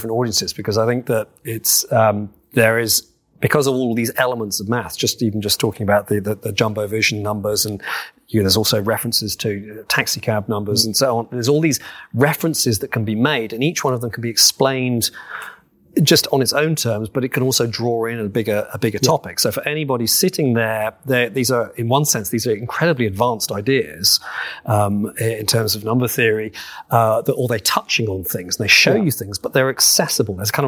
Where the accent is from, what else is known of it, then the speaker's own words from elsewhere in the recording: London, United Kingdom; now in Bristol, United Kingdom; I grew up in London. I live in Bristol.